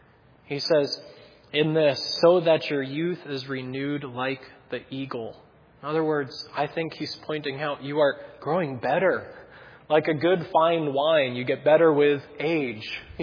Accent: New Hampshire, United States; growing up in New Hampshire, we lived in a neighborhood that was very much like growing up, I would say, in the 50s. Everybody knew each other. It was a small neighborhood.

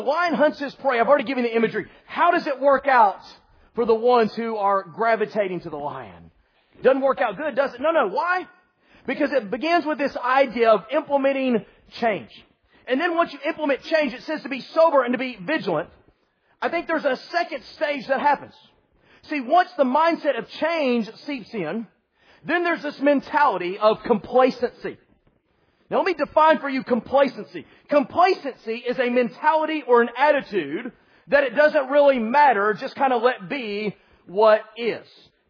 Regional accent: Texas, United States; I'm out from West Texas. Some places in West Texas, it's days before you'll find something else.

